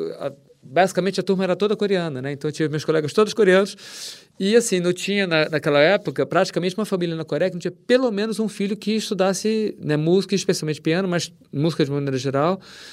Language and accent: Portuguese; Brazil; Ah, eu sou do Brasil.